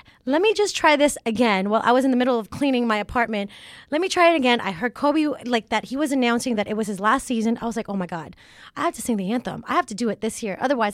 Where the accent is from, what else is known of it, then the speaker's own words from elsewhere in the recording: Philippines; Yes, I grew up in the Philippines.